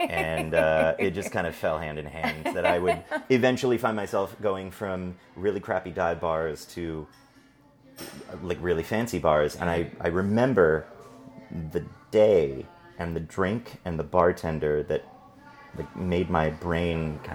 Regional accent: Los Angeles, California, United States; I am a native of Los Angeles, born and raised in the Valley. Without the accent. Between North Hollywood and Studio City. I went to school all over North Hollywood and basically just all North Hollywood.

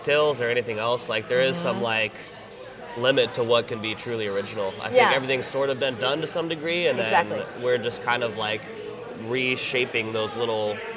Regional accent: California, United States; I mean, I grew up in Northern California, and like I grew up with the Rinaldi family, who are like kind of like Barolo, like royalty, so Italian wine.

